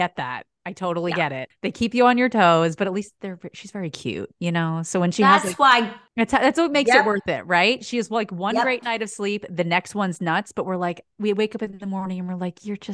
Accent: East Coast, United States; now in Los Angeles, United States; and I are in LA, but we're not from here. So like we kind of have the different experiences from like, I grew up on the East Coast

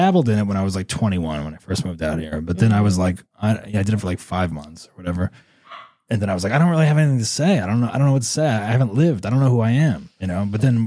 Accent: New Jersey, United States; I grew up in New Jersey where I definitely could have gotten it probably, but I would have had to go into like Patterson and risk getting shot.

